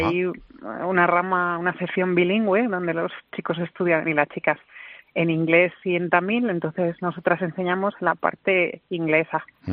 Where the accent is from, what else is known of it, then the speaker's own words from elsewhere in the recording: Community of Madrid, Spain; Somos de Madrid.